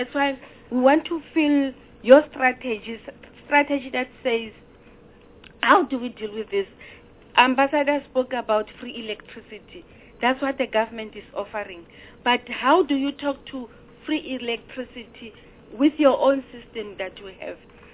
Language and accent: English; Welkom, Free State, South Africa; I'm from Machabeng, Kohaikiko, Velkom.